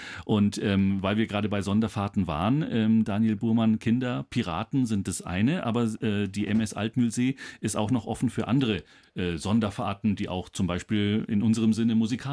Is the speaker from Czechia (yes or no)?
yes; Bohemia, Czechia; Bei uns in Böhmen sagt man Ahoi, obwohl die Tschechen überhaupt kein Meer haben.